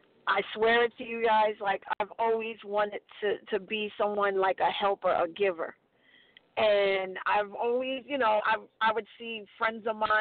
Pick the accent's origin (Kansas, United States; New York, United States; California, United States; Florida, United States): New York, United States; Brooklyn; also born or lived in Virginia; now in Las Vegas, United States; I want to shout out to all my friends back in Brooklyn that I grew up with in Prospect Place, all my friends back in Virginia.